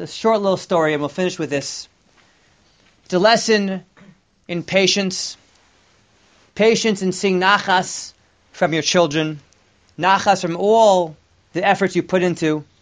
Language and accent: English; New Jersey, United States; I don't know about you, but growing up in New Jersey, on Tu B'Shvat they gave out, what fruit would they give out?